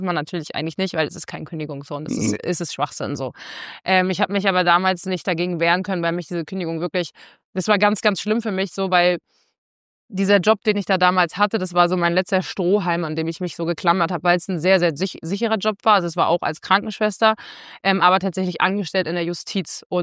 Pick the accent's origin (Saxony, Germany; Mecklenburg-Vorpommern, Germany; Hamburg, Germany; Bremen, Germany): Mecklenburg-Vorpommern, Germany; Rostock; Und natürlich gerade in meiner Heimatstadt in Rostock, da wurde natürlich sich das Maul zerrissen.